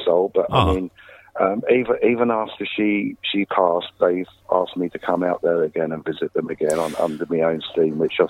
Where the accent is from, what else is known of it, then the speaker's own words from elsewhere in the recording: London, United Kingdom; born there; I was born in the East End of London, 1958, a bit of a melting pot.